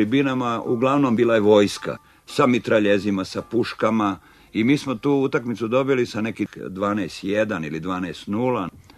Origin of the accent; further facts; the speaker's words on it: Zemun, Belgrade, Serbia; Ja sam kao dečak iz Zemunovog grada dolazio na igralište Viteza i posmatrao te fudbalere.